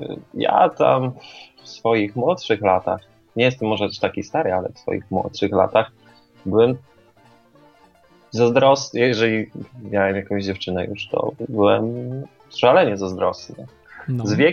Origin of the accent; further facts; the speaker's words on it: Poznań, Greater Poland Voivodeship, Poland; Ja jestem z Poznania i tam ja czasem sobie wychodzę w nocy na miasto.